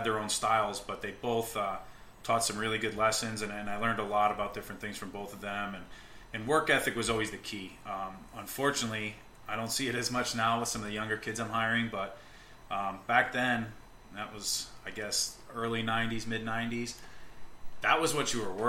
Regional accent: Waterbury, Connecticut, United States; I grew up in Waterbury, Connecticut.

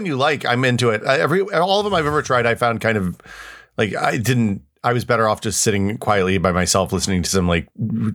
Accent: Tennessee, United States; There was a Philips factory near my house when I grew up in Tennessee.

